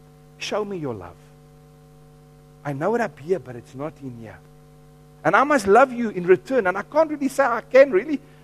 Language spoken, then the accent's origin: English; Free State, South Africa; or my mother used to share with me, they used to hate visiting one aunt of hers. We grew up in the Free State.